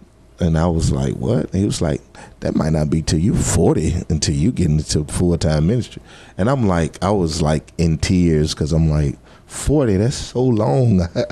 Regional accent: Clarksdale, Mississippi, United States; also born or lived in Moorhead; So born and raised here, my dad pastored in a small town called Moorhead. And so I grew up in Clarksdale and Moorhead.

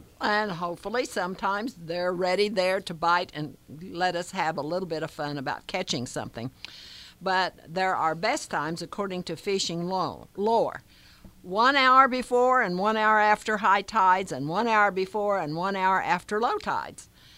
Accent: Oklahoma, United States; Everybody told us, because we're from Oklahoma, take that heat and go home.

